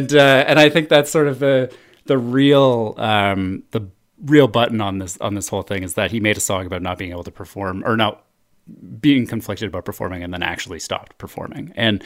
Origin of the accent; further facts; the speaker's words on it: Massachusetts, United States; I'm from Massachusetts, you know, and in Massachusetts, this is how we do things.